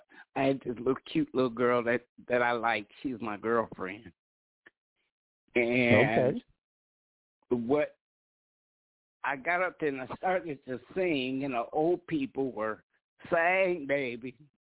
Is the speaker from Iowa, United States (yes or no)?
no; Detroit, Michigan, United States; also born or lived in Ann Arbor; So though I was born at St. Joe's Hospital in Ann Arbor, we went to Detroit. And that's where I lived for about 6 or 7 years.